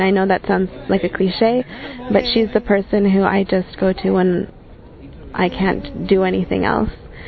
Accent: Canada; I'm from Canada. I'm 27

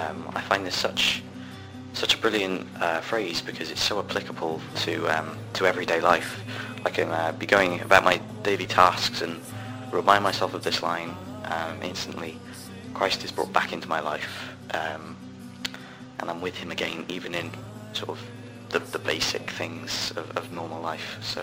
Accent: Wales, United Kingdom; I'm from Wales

